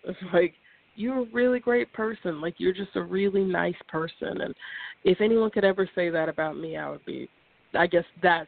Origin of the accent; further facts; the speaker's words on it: North Carolina, United States; Well, I grew up in North Carolina, and I resented this state for a very long time.